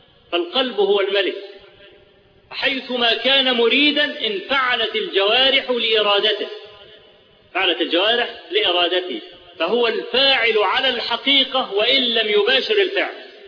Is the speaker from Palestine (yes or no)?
no; Egypt; في الزلزال اللي حصل في مطلع سنة 90 عندنا في مصر